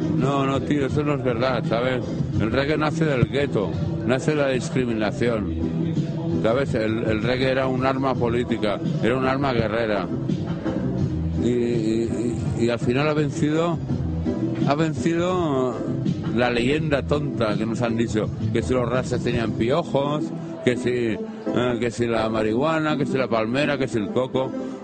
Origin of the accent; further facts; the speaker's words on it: Spain; Yo soy español, ¿sabes?